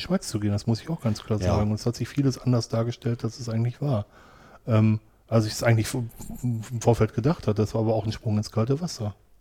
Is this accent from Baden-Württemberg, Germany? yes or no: no; Wanne-Eickel, North Rhine-Westphalia, Germany; Ich bin in Wanne-Eickel echt im Ruhrgebiet groß geworden und ich habe gesagt, ich werde meinen Wanne-Eickel nie verlassen.